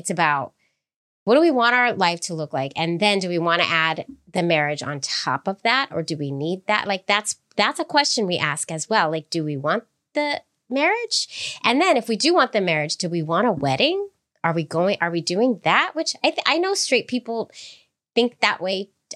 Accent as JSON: {"language": "English", "town": "San Francisco", "region": "California", "country": "United States", "said": "because I'm from San Francisco"}